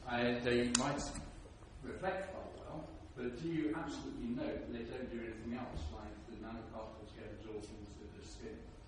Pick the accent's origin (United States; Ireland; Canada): Ireland; Well, I'm Irish, a journalist